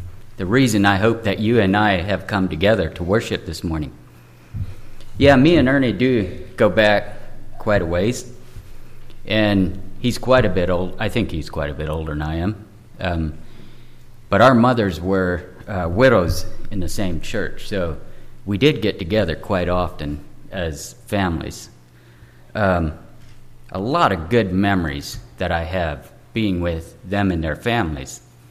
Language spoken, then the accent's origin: English; South Carolina, United States; I am from Whispering Pines Mennonite Church, and we are from South Carolina.